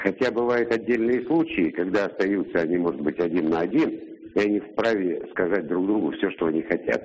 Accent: Perm, Perm Krai, Russia; я тоже из Перми.

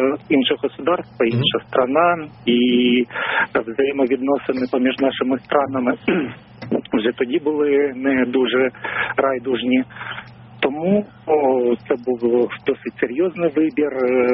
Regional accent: Donbas, Ukraine; now in Moscow, Russia; З Донбасу.

